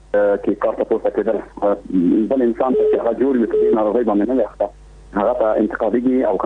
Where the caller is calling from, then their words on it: Chak, Maidan Wardak, Afghanistan; زه د وردګ د چک دی بمبای د عامد الحصاد څخه